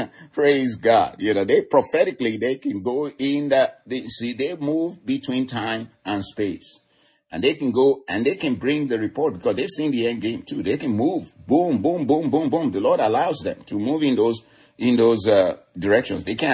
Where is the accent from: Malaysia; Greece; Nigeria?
Nigeria; We are from Nigeria.